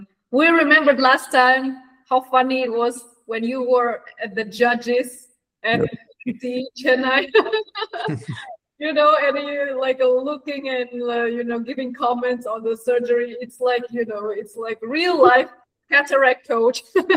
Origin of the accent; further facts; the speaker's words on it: Hue, Thua Thien Hue, Vietnam; I'm from Hue, yes.